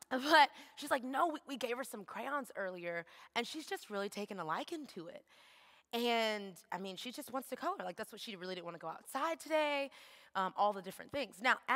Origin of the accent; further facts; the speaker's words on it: Houston, Texas, United States; I'm from Houston, H-Town, the realest.